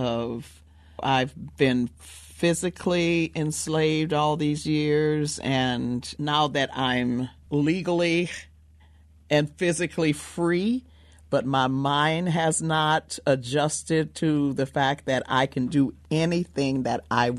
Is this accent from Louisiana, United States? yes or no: yes; Louisiana, United States; I'm from Louisiana. We did not celebrate Juneteenth.